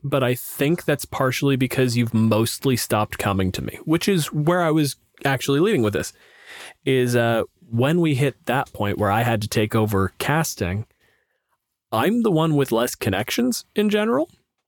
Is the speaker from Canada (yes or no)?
yes; Canada; I'm a physicist. I'm from Canada.